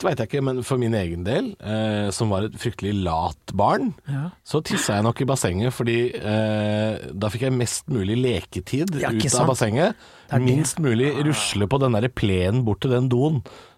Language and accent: Norwegian; Drammen, Buskerud, Norway; da jeg vokste opp i Drammen på 90-tallet